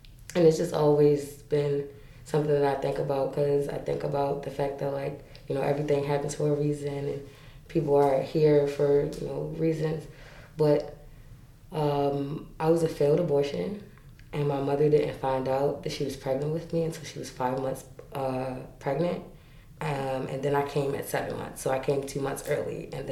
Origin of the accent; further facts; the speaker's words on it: Baltimore, Maryland, United States; I'm a Baltimore native. I was born here in Baltimore City at Maryland General Hospital.